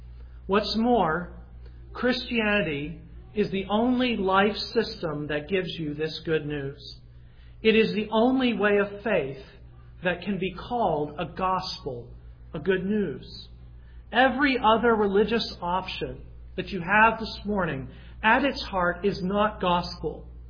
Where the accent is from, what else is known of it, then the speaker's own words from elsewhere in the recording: the South, United States; I grew up in the South